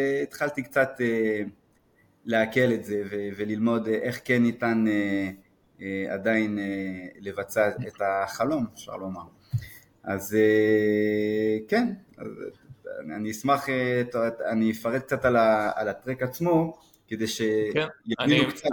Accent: France; Hebrew is a second language; now in Israel; כפי שאתם שומעים, אני צרפתי במקור.

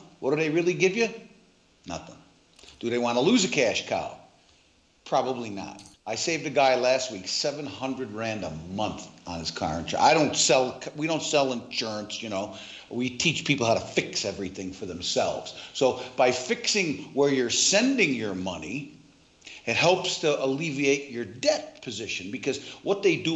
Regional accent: United States; moved away as an adult; now in South Africa; Well, being an American that's been living here for 25 years, I will use a local phrase, ish.

